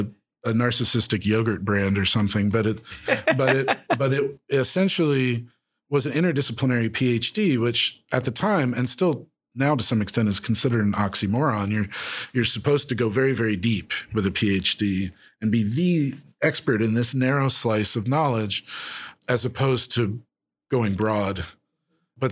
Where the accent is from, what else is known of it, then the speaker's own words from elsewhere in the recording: Virginia, United States; I grew up in the Tidewater area, southeastern Virginia, also known as Hampton Roads, where the Chesapeake Bay meets the James River.